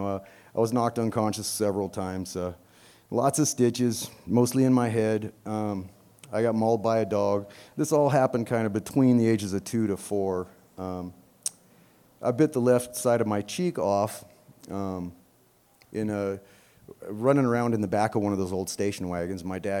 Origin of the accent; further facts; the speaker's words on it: Texas, United States; because I grew up down in Texas, and we had Dairy King instead of Dairy Queen